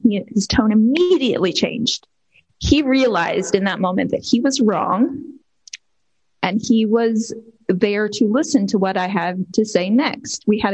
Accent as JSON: {"language": "English", "town": "Shenandoah Valley", "region": "Virginia", "country": "United States", "tie": "born or raised there", "said": "I grew up in the Shenandoah Valley. I've been a rural Virginian my entire life."}